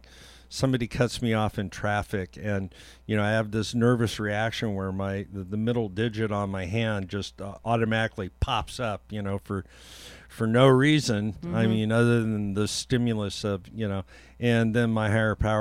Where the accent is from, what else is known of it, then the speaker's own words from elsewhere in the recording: California, United States; No, and I came from California, and it probably would have been an even fight